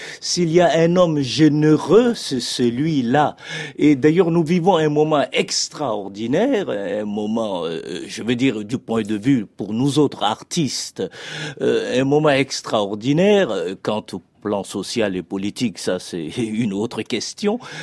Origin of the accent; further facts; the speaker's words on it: Chad; now in France; quand on est tchadien, quand même, le Tchad, ce n'est qu'un pays de soldats.